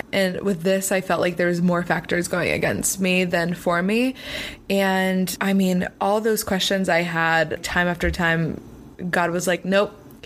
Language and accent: English; Pennsylvania, United States; now in Los Angeles, United States; I'm not from LA. I'm from Pennsylvania.